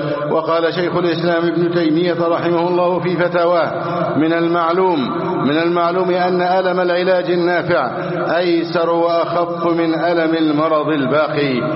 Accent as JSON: {"language": "Arabic", "country": "Egypt", "said": "اللهم احفظ بلدنا مصر أمنا أمانا سخاء ورخاء وسائر بلاد المسلمين. اللهم احفظ ثغور مصر شرقا وغربا وشمالا وجنوبا."}